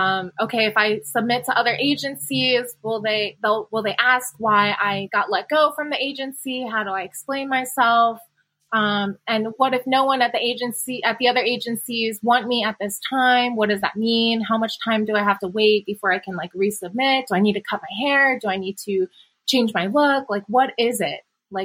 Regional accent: Pennsylvania, United States; So I'm half Chinese, half Vietnamese. I grew up outside of Philadelphia.

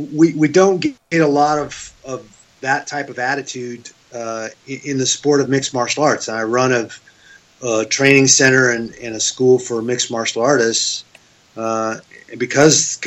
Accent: Seattle, Washington, United States; also born or lived in Oregon; now in Las Vegas, United States; I grew up in Seattle. I lived in Oregon for a very long time, and then about 12 years ago, I moved from Oregon to Las Vegas, and I've been in Vegas ever since.

